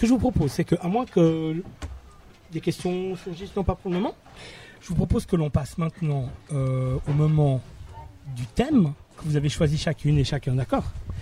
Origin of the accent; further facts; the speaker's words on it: Trentino-Alto Adige, Italy; Moi, je suis du Tyrol aussi. Alors, je suis du Tyrol italien